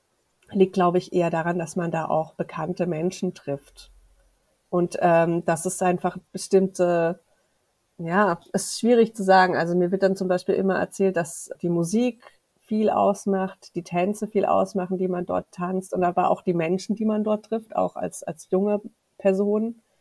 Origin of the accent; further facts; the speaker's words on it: Swabia, Germany; meine Eltern sind doch als Deutsche hierher gekommen, ich bin komplett Deutsch, ich bin hier aufgewachsen in Schwaben.